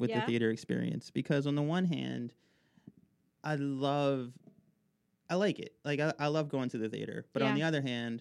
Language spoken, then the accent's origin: English; New Jersey, United States; I grew up in Sussex County. I grew up around here.